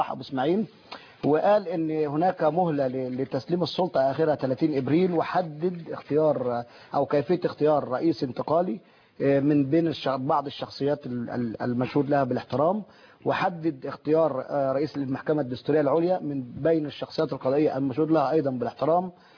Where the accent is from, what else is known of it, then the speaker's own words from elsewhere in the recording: Egypt; عندنا في مصر مليون واحد يحبوا مصر